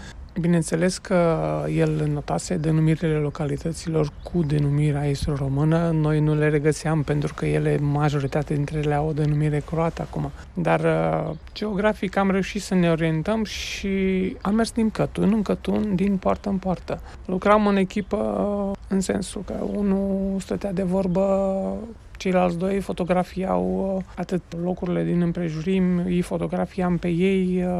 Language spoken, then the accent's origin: Romanian; Romania; Cel mai mult ne-a impresionat căldura cu care ne-au primit în momentul în care și-au dat seama că suntem români